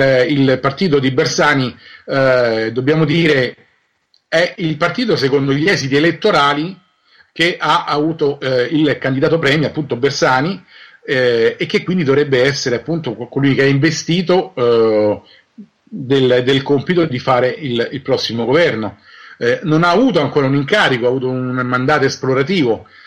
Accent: Rome, Lazio, Italy; a me un po' da romano mi sembra una cosa da dirvi, da sottolinearvi, perché io questa città è dove vivo

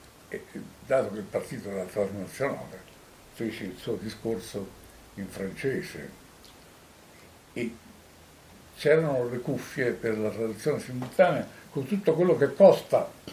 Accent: Tolfa, Lazio, Italy; nelle lingue in particolare conosco l'italiano, il romanesco, il dialetto di Tolfa che è il mio paese d'origine, un po' lo spagnolo, francese

